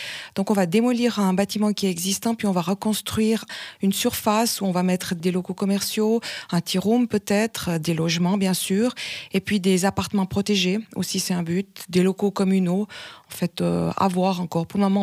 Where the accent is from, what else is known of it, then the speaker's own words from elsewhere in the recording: Massongex, Valais, Switzerland; born there; now in Vérossaz, Switzerland; Alors, je suis née à Massonger. Je suis à Verossa depuis une vingtaine d'années. Sinon, originaire de Bagnes et de Chamozon.